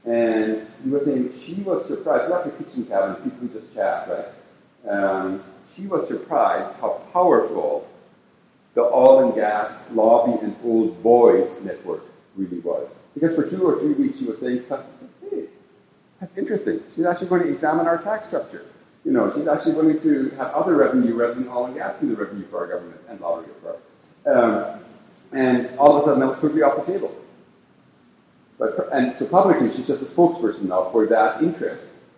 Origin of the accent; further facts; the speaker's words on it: Germany; English is a second language; now in United States; I grew up in Nazi Germany.